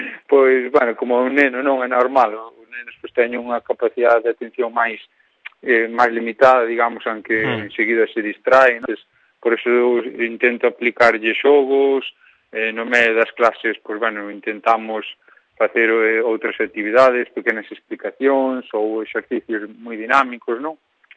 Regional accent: Buño, Galicia, Spain; Sí, ali eu son de Buño.

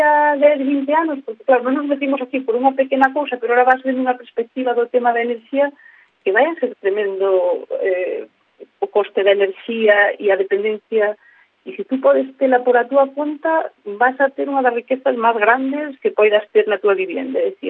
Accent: Ourense, Galicia, Spain; now in Aranga, Spain; vivindo aquí 20 anos, son de Orense, pero levo 20 anos vivindo aquí en Aranga

